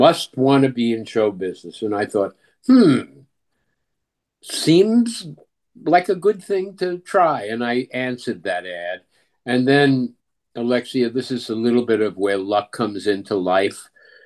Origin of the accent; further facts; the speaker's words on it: Brooklyn, New York, United States; I'm born and bred in Brooklyn, New York. Really, a long time ago.